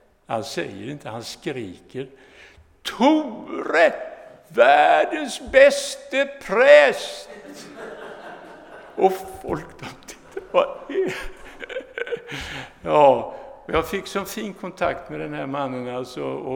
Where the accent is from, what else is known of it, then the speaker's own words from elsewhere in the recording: Mölndal, Västra Götaland County, Sweden; born there; also born or lived in Gothenburg / Stockholm / Jönköping; vi är födda i samma stad, Mölndal.